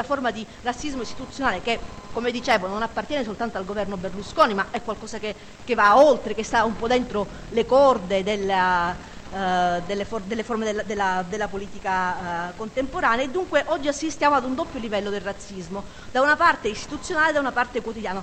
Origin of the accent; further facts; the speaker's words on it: Calabria, Italy; e lo dico da calabrese, lo dico perché conosco quel territorio